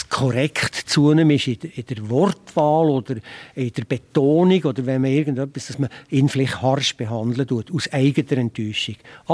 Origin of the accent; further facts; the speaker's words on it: Bern, Switzerland; wie man bei uns im Berner Oberland sagt